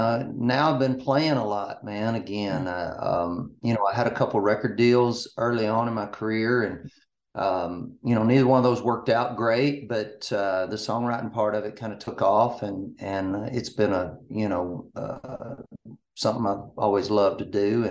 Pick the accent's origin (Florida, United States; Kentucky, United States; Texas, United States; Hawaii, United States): Kentucky, United States; now in Nashville, United States; I grew up, you know, on a farming kind of ranching deal up in Kentucky.